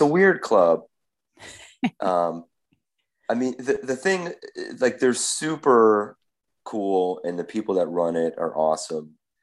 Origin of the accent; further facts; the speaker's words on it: Edison, New Jersey, United States; growing up in Jersey, like I grew up in Edison, which is centralish north Jersey